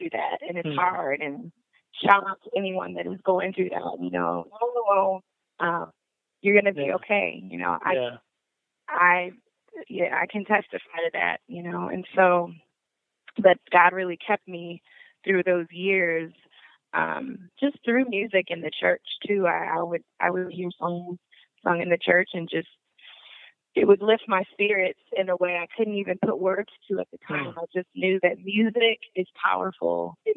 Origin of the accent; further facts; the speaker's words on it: Chicago, Illinois, United States; So I am born and raised in Chicago, south side of Chicago. I've been here my whole life